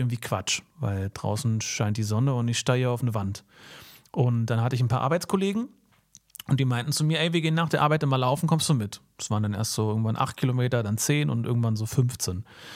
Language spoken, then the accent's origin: German; Berlin, Germany; Alle so Berlin und Umgebung, in meiner Heimat, so 3-Seen-Lauf in Semlin.